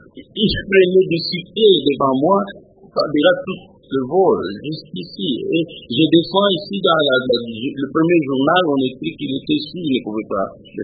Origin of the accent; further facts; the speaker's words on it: Kasaï, DR Congo; Du Katanga, je suis du Kasaï, et quand nous sommes arrivés, beaucoup de gens pensaient que j'étais aussi du Katanga